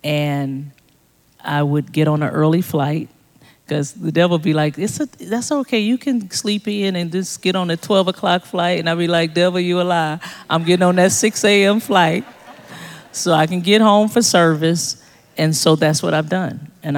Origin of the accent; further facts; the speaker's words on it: Detroit, Michigan, United States; I grew up in Detroit, Michigan. Are you kidding me? I grew up with … you name it. Motown was there.